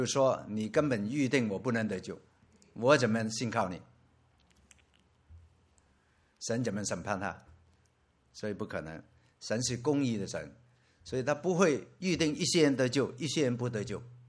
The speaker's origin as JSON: {"language": "Chinese", "country": "Hong Kong", "said": "我是来自香港"}